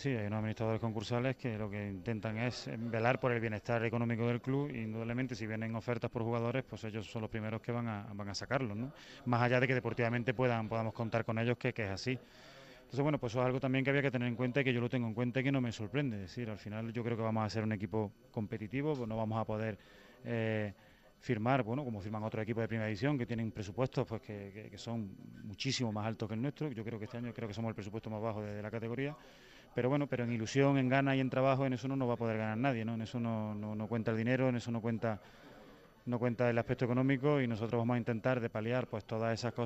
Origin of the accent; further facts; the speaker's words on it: Córdoba, Andalusia, Spain; porque Córdoba es mi tierra y he estado muy a gusto trabajando este año allí